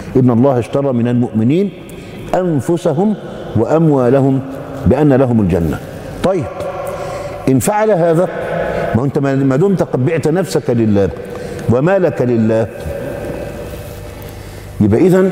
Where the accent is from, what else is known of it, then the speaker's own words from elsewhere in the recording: Egypt; في عز الصيف وفي سيارات النقل العام المزدحمة عندنا في مصر